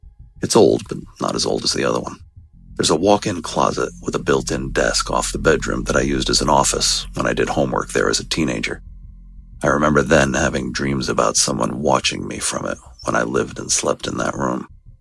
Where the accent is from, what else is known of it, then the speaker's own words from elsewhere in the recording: Connecticut, United States; now in Virginia, United States; I live in Virginia, but I grew up in New England. I'm 61 years old